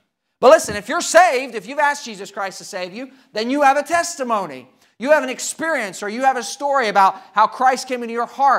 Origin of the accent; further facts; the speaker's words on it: New Zealand; Now, I grew up in New Zealand, And the little country of New Zealand is located on a fault line.